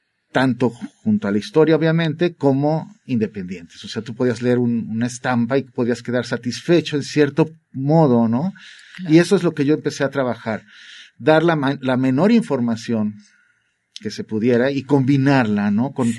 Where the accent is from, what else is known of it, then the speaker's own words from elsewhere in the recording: Veracruz, Mexico; todas mis novelas siempre suceden en mi tierra, ¿no? En Veracruz.